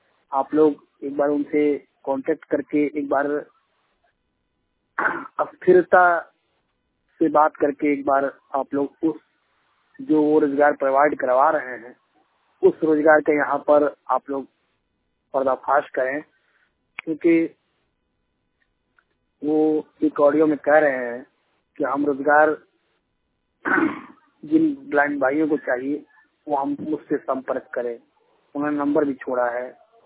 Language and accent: Hindi; Marin Bazar, Uttar Pradesh, India; जिला देवरिया उत्तर प्रदेश ग्राम मरीन बाजार का रहने वाला हूँ।